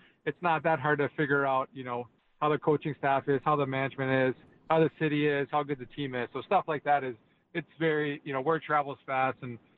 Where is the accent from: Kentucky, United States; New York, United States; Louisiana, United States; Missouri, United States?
Missouri, United States; St. Louis; And I grew up in St. Louis, and St. Louis is the same way, where, you know, my dad played a year and a half in St. Louis, and then we were raised there.